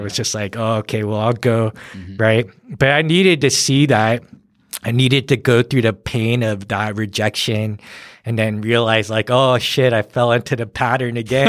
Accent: California, United States; growing up in California and watching Hollywood

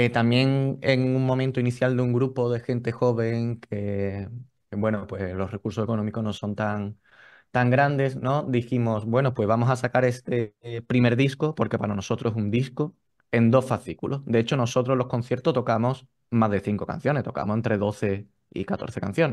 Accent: Seville, Andalusia, Spain; Sí, somos de Sevilla.

